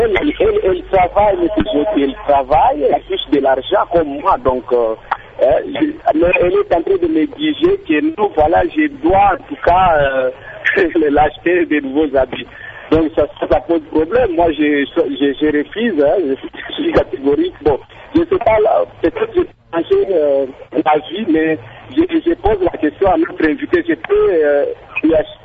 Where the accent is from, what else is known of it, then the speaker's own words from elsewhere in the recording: Lubumbashi, Haut-Katanga, DR Congo; Mais ici chez nous, à Lubumbashi, on mange les boukari